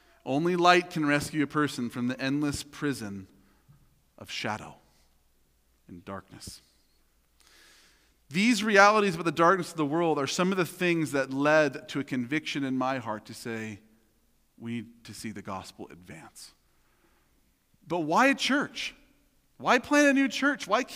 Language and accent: English; Oregon, United States; I'm from Southern Oregon, and Mount McLaughlin's the big mountain there.